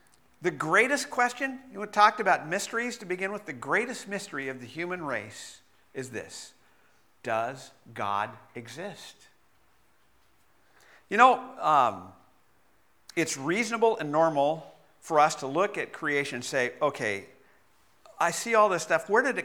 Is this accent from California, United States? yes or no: yes; Bakersfield, California, United States; When I was a kid, growing up in Bakersfield, on a few occasions, we used to drive up the Kern River Canyon.